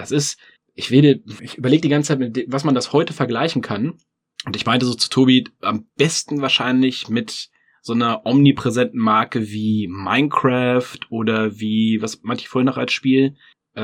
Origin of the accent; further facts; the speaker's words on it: East Germany, Germany; moved away; Wir kommen aus dem Osten und wir sind ja jetzt 89 oder weiß ich nicht wann geflüchtet.